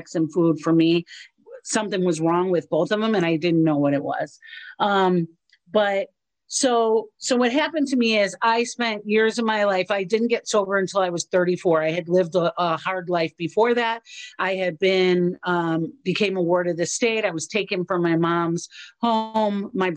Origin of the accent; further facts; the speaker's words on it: Chicago, Illinois, United States; I'm in Chicago. I live in Chicago. I'm born and raised in Chicago, so I'm in Chicago.